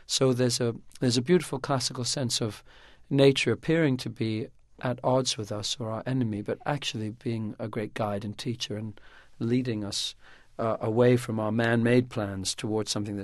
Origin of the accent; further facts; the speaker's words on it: Wisconsin, United States; I can come onto the stage and within a minute say that I'm from Wisconsin.